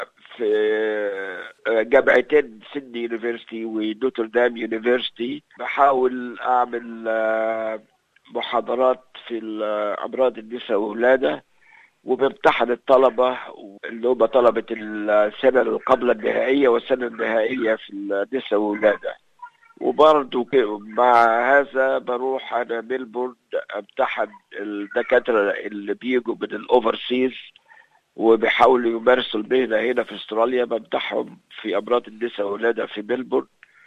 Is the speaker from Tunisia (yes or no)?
no; Egypt; now in Australia; عندنا في مصر